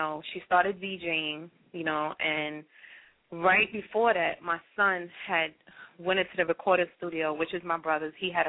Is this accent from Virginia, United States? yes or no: no; New York, United States; now in Atlanta, United States; We are from New York. I'm originally from New York. I moved to Atlanta in 06.